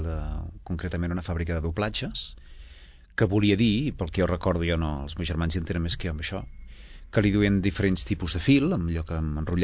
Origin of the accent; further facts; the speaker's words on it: Sabadell, Catalonia, Spain; born there; Vaig néixer a Sabadell.